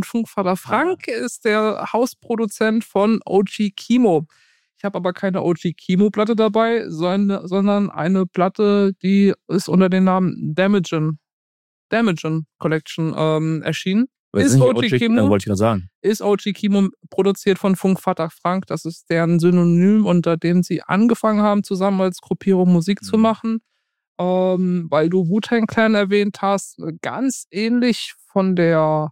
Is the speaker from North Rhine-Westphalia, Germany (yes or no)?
no; Mannheim, Baden-Württemberg, Germany; Ich bin auch in Mannheim aufgewachsen